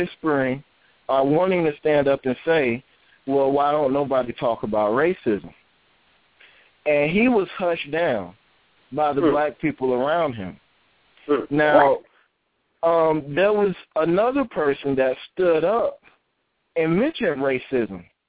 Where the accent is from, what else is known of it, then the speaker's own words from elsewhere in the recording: Tallahassee, Florida, United States; there was a rash of shootings in my hometown, Tallahassee, Florida.